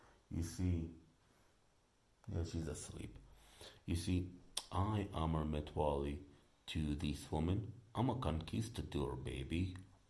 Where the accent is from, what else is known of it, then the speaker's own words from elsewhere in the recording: United States; The fact that I'm here from America, and in all honesty, man, I've been telling these people I'm from Egypt.